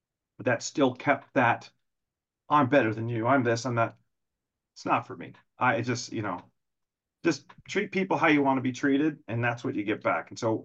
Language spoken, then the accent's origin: English; San Diego, California, United States; especially we're from San Diego. We drive 2 hours plus to get to LA.